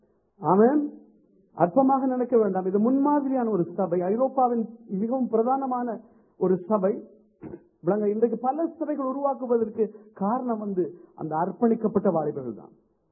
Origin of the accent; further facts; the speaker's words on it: Colombo, Western Province, Sri Lanka; நான் கொழும்பிலே தான் நான் வளர்ந்தேன், வாழ்ந்தேன்.